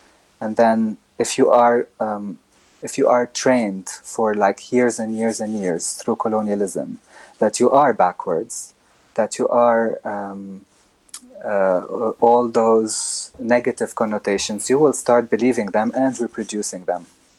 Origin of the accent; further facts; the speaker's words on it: Lebanon; So I come from Lebanon